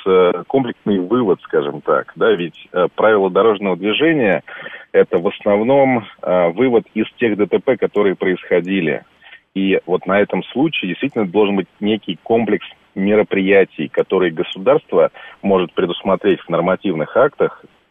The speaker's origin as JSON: {"language": "Russian", "region": "Moscow Oblast", "country": "Russia", "said": "я из Подмосковья."}